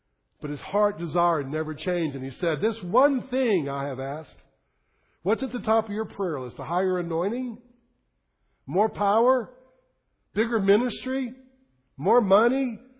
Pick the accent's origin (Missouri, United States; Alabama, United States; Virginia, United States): Alabama, United States; Birmingham; I had a friend here. I'm from Birmingham. So I'm a city guide.